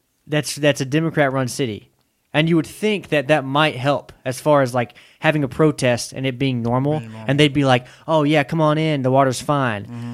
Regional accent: Lindale, Texas, United States; All the cops in Lindale where I grew up all live in Lindale.

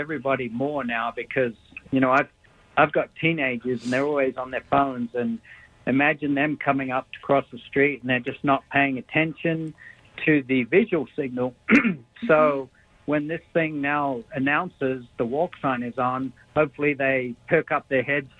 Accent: Australia; I'm from Australia originally, and actually we've had these signals in Australia as long as I can remember.

